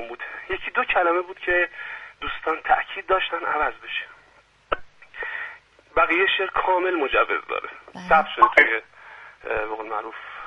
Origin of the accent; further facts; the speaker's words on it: Ahvaz, Khuzestan, Iran; من بچه اهوازم، من با صدای آجیل بزرگ شدم